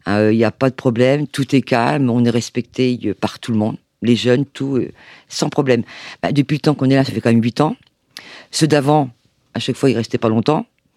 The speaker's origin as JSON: {"language": "French", "town": "Caen", "region": "Normandy", "country": "France", "said": "Avant, nous étions dans la Manche. Mais nous sommes originaires de Caen. Alors, quand on a vendu le tabac qu'on avait avant dans la Manche, on est revenu aussitôt à nos racines, ici."}